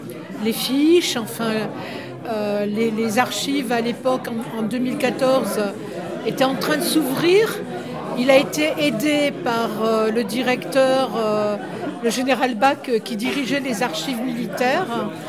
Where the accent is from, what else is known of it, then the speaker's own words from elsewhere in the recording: Saint-Lys, Occitanie, France; Un jour, je reçois un coup de fil de Patrick Lassob, qui avait été maire de Saint-Lys, mon village natal.